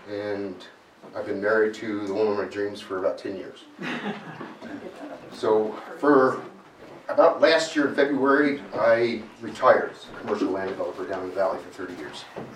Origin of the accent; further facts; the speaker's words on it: Virginia, United States; my wife and I grew up in Virginia, went to the same high school. We went to college in Virginia.